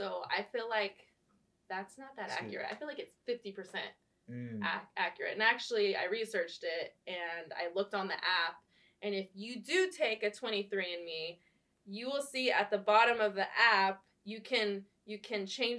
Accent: Riverside, California, United States; Riverside, California.

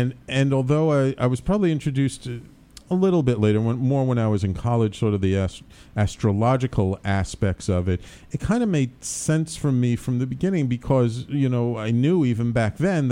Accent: Bronx, New York, United States; I grew up in, born in Manhattan. I grew up in the Bronx.

